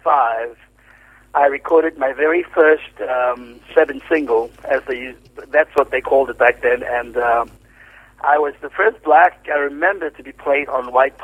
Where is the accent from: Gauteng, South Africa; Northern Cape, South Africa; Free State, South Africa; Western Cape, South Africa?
Western Cape, South Africa; Cape Town; Well, growing up in South Africa in the 70s was a different country than it is today.